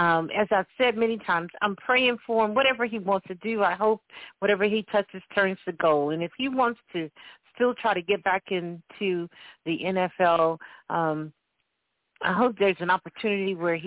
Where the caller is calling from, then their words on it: Columbia, South Carolina, United States; It may be spotty listeners, but I'm coming from Columbia, South Carolina, so we good.